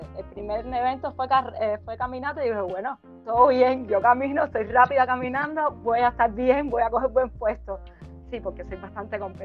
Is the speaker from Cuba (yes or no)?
yes; Havana, Cuba; yo soy de La Habana, nacida, criada en Marianao específicamente. Ahora vivo en La Habana Vieja, lo más lejos que estoy de mi lugar de nacimiento.